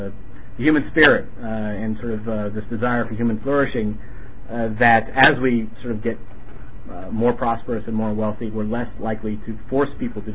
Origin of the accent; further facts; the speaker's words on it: Indiana, United States; as we say in my home state of Indiana